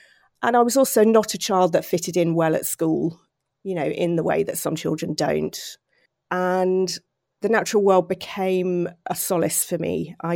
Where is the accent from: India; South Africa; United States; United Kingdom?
United Kingdom; South East England; certainly where I was growing up in Surrey